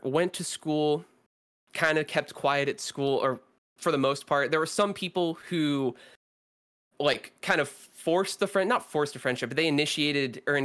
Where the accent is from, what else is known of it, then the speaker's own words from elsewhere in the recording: California, United States; But I live in California, have my whole life.